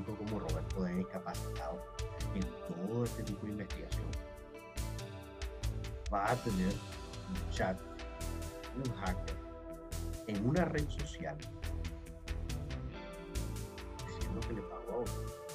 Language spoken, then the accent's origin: Spanish; Venezuela; moved away; Antes que todo eso, yo soy venezolano. Y evidentemente a mí me duele mi país.